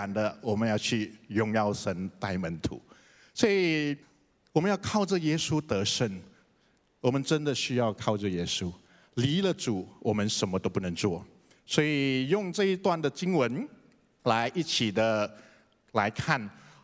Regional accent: Johor Bahru, Johor, Malaysia; 我以前我在新山，我的故乡家乡有一所中学是华文中学

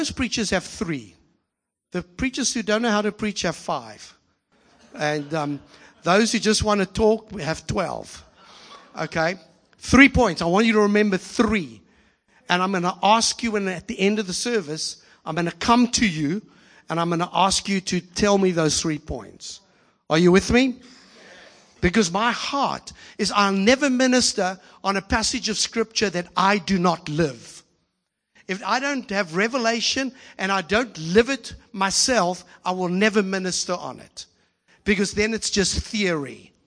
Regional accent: South Africa; I'm South African

